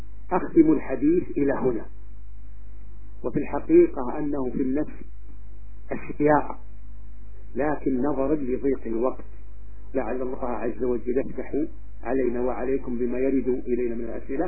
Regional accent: Saudi Arabia; بلدي المملكة العربية السعودية

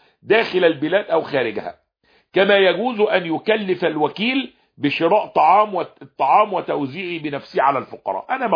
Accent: Egypt; ما فيش حد عندنا في مصر بياكل اقط، فيش حد عندنا في مصر بياكل في العيد تمر

